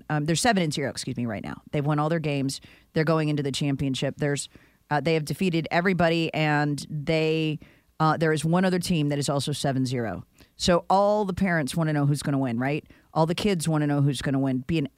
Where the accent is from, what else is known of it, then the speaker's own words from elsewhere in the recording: United States; Because I'm an American.